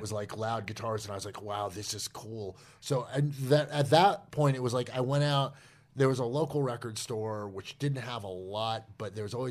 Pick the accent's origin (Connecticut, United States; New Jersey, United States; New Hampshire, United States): New Hampshire, United States; because I grew up in New Hampshire, it's like country and western.